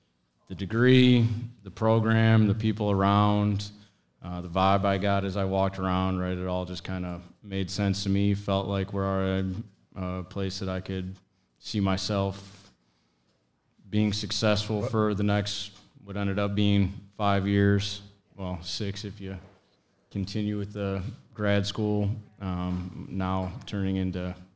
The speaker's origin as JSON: {"language": "English", "town": "Palatine", "region": "Illinois", "country": "United States", "said": "I'm from Palatine, Illinois, northwest suburb of Chicago."}